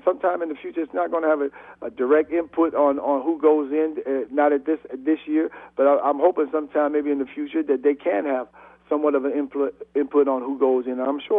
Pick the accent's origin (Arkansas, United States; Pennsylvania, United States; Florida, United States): Pennsylvania, United States; Pittsburgh; But, you know, I'm being from Pittsburgh, you know who I'm going for.